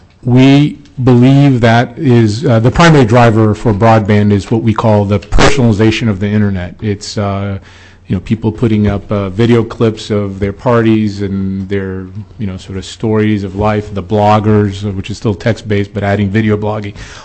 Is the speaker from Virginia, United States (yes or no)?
yes; Virginia, United States; I've spoken very fast like a New Yorker, even though I'm from Virginia.